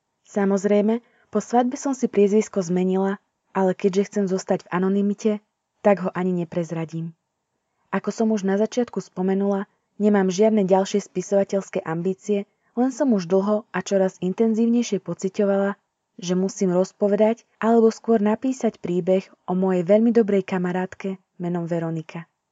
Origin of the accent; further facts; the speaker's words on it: eastern Slovakia, Slovakia; Narodila som sa na východnom Slovensku a tu aj zostanem. Nemám v pláne odísť do inej krajiny.